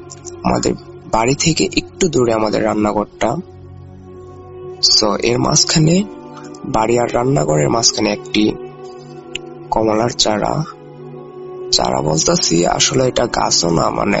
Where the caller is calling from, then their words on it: Narsingdi, Dhaka Division, Bangladesh; ঢাকা বিভাগের নরসিংদি জেলার শেষ বর্ডার থেকে বলছি। শেষ বর্ডার বলার কারণ আমাদের গ্রামটা নরসিংদি জেলার শেষ গ্রামটি, আমাদের গ্রামের পর থেকে নারায়ণগঞ্জ জেলাটি শুরু।